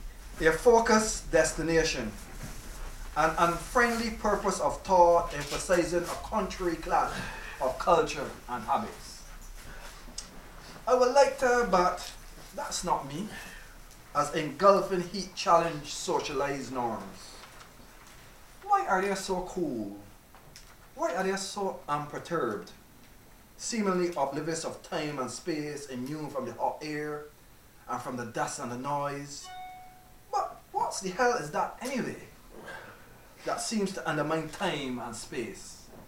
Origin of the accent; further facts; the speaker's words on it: Barbados; I'm from Barbados. We knew each other a long time.